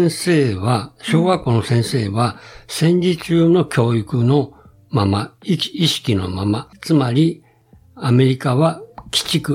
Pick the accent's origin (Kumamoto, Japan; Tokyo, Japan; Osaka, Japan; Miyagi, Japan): Tokyo, Japan; born there; で、その頃に、俺、東京生まれだったから、うん、銀座とかそういうとこにうろうろするようになってきた。だんだん小学校、高学年。